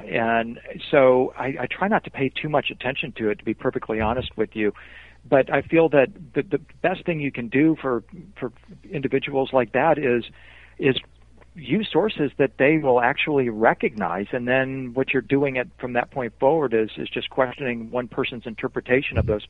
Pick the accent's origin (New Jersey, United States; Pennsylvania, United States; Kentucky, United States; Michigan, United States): Michigan, United States; Detroit; moved away as an adult; now in Nashville, United States; Well, I grew up in Detroit, Michigan. I moved to Nashville when I was 19.